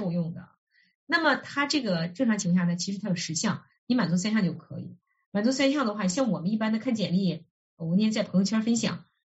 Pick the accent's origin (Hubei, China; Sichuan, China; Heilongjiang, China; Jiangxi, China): Heilongjiang, China; Harbin; 咱们说我是哈尔滨人啊，咱们用哈尔滨举例子